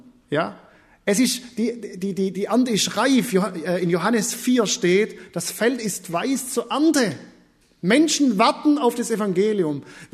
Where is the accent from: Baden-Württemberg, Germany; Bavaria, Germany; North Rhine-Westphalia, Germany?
Baden-Württemberg, Germany; Deckenpfronn; Ich freue mich, dass wir in Deckenfrohn, wo ich herkomme, einen Gebetskreis haben.